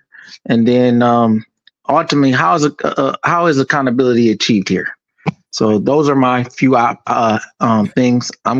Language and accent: English; Georgia, United States; You know, I'm not from Illinois. I'm from Georgia.